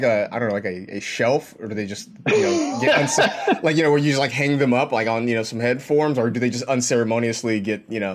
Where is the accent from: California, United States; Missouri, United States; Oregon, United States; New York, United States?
California, United States; I grew up in California and we don't have them.